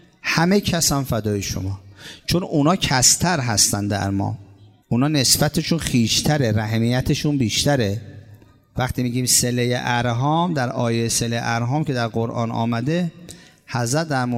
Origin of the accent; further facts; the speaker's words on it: Iran; حالا ما به برکت کشورمون، کشور نورانیمون، ایران عزیز، علما، مراجع، خانواده هامون، پدر مادرمون، در جایی به دنیا آمدیم که قوی ترین مرکز تشیع هست در کره زمین.